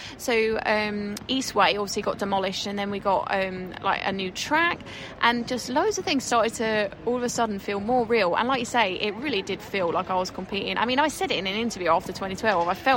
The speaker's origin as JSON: {"language": "English", "town": "Cheshunt", "region": "East of England", "country": "United Kingdom", "tie": "born or raised there", "moved": "as an adult", "lives_now": "Manchester, United Kingdom", "said": "Obviously, I grew up in Hertfordshire, in Cheshunt, and I was there literally until I was 18. One thing led to another, and here I am now in Manchester."}